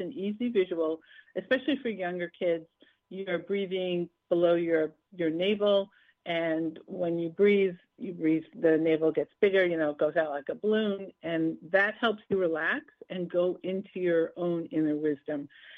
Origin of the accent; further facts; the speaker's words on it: New York City, New York, United States; now in Los Angeles, United States; I grew up in New York City, even though I live in L.A. now, and we learned to trust our gut on the mean streets of, you know, New York.